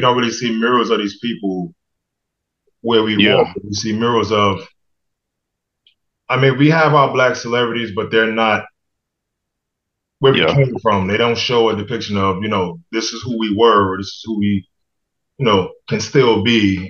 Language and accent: English; New York City, New York, United States; So you know how I'm from New York City, and you walk through Brooklyn, and you'll see a mural of … or some rappers and singers